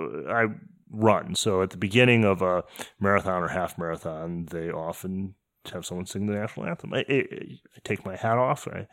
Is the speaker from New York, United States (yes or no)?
no; Detroit, Michigan, United States; I'm just not moved that way because I grew up in Detroit.